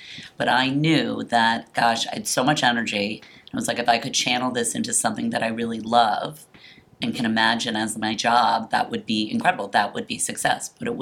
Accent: Washington, District of Columbia, United States; I grew up in Washington, D.C., and we were consulting for the D.C. government, actually.

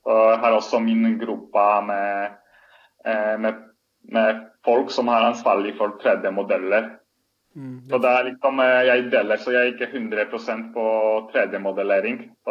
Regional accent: Poland; Swedish is a second language; moved away as an adult; now in Norway; Så jag kommer upprinnligen från Polen. Jag har studerat i Gdańsk och Bruer an min egentliga specialisering. 6 år sedan flyttade jag till Norge. Jag har studerat på NTNU i Trondheim.

